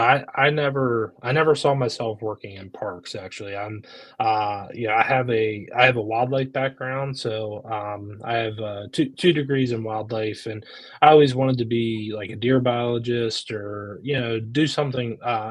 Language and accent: English; United States; I grew up in York County, so I grew up in these parks.